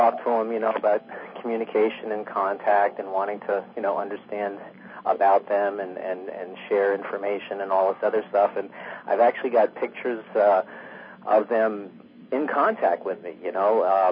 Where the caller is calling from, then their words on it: Florida, United States; I'm calling from Southwest Florida.